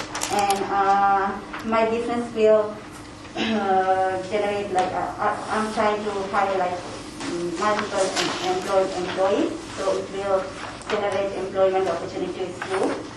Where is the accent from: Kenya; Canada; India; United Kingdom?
India; English is a second language; now in Las Vegas, United States; I come from India again.